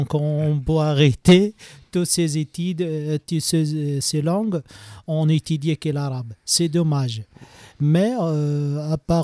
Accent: Zawiya, Zawiya District, Libya; Oui, je suis né en Zawiya. J'ai fait toutes mes études à Zawiya.

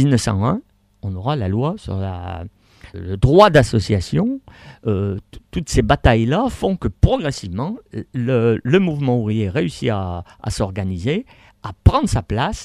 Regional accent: Saint-Étienne, Auvergne-Rhône-Alpes, France; now in Roubaix, France; Moi, je suis originaire de Saint-Étienne.

